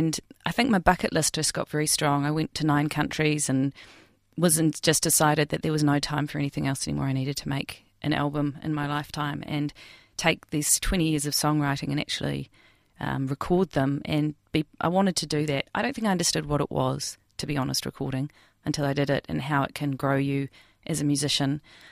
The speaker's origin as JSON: {"language": "English", "region": "Wellington", "country": "New Zealand", "tie": "born there", "said": "So I was born in Wellington, and I born into a immigrant Greek community"}